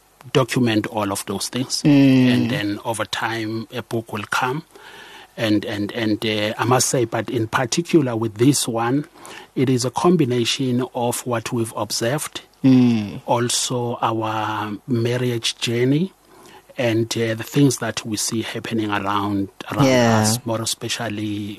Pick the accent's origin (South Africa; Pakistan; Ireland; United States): South Africa; Amersfoort, Mpumalanga; now in Johannesburg, South Africa; For instance, I'm from Amersfoort, and I've never saw anybody buying anybody flowers that side.